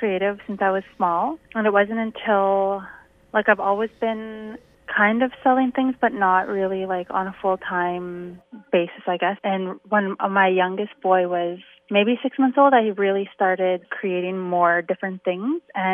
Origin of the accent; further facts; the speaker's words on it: Inuvik, Northwest Territories, Canada; And then I know that like I'm from Inuvik, so I try to make sure that I can offer that to other people